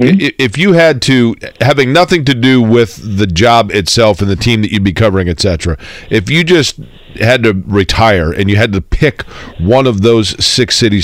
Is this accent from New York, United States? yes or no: no; Peru, Indiana, United States; I thought the best thing about growing up in Peru is that once you're grown up, you can leave, right?